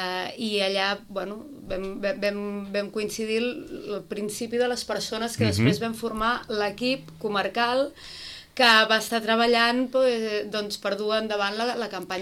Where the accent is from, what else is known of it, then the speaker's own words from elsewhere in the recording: Barcelona, Catalonia, Spain; now in Sitges, Spain; Jo sóc sitgetana d'adopció. Soc sitgetana d'adopció i d'origen, doncs, soc de Barcelona.